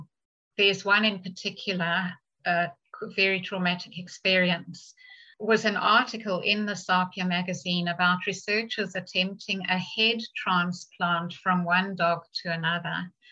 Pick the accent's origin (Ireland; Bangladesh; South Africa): South Africa; I should have said from the start, I grew up in South Africa.